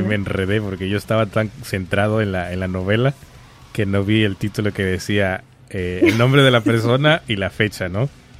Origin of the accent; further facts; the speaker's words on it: Los Tuxtlas, Veracruz, Mexico; O sea, no, pues yo soy de allá, de los Tuxtlas.